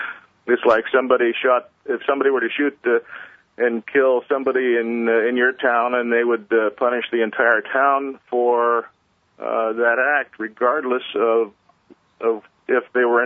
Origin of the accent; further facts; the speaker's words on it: Saudi Arabia; I was raised in Saudi Arabia